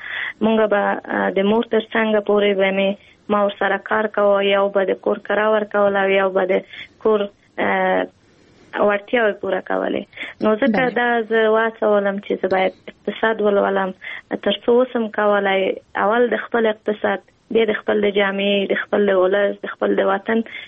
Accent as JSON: {"language": "Pashto", "region": "Kabul", "country": "Afghanistan", "tie": "born or raised there", "said": "په کابل کې زیږیدلی یم، په کابل کې لویه شوی یم، په کابل کې مو تحصیلات مخکې وړي."}